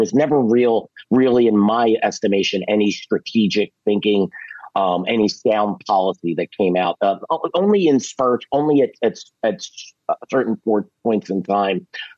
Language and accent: English; Philadelphia, Pennsylvania, United States; The airport isn't like in my hometown of city of Philadelphia, where the airport's 5, 6, 8 miles outside of the city, sort of in a remote area.